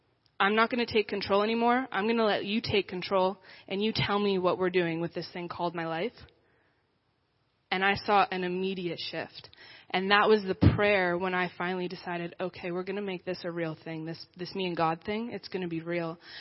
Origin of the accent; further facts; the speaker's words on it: Medicine Hat, Alberta, Canada; And for me, I was a Christian my whole life. Medicine Hat is my hometown.